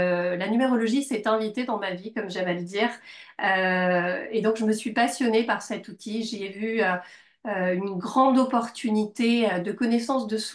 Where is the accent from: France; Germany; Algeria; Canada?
France; Bordeaux, Nouvelle-Aquitaine; Alors, en essayant d'être assez succincte, je suis bordelaise.